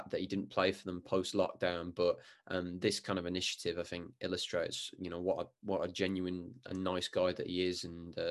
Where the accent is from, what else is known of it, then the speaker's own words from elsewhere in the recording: Birmingham, West Midlands, United Kingdom; now in Nottingham, United Kingdom; And as people can probably tell from my appalling accent, I'm coming from a big city in Birmingham. So I'm used to living in a city